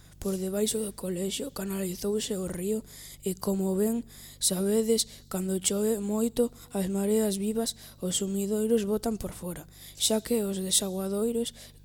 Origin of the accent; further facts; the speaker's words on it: Navarrosa, Galicia, Spain; born there; Nací en Navarrosa, pero levo vivindo na Dina 57 anos.